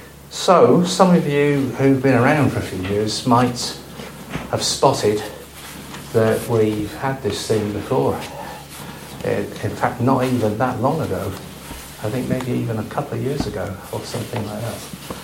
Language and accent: English; North West England, United Kingdom; I grew up in Cumbria in the Lake District in the 1970s, and when I was 14 I realised I was a Buddhist. And I'm 60 now